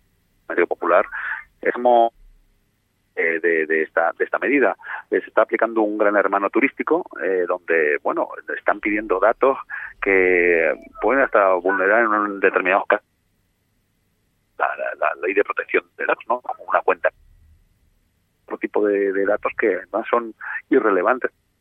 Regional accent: Canary Islands, Spain; la isla de Gran Canaria, que es de donde yo vengo, de la isla de Gran Canaria

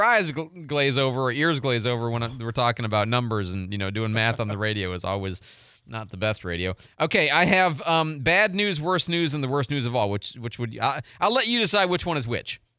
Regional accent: Midwest, United States; I grew up going to Red Lobster. I grew up going to, Long John Silver's, so I'm a Midwesterner for when it comes to seafood

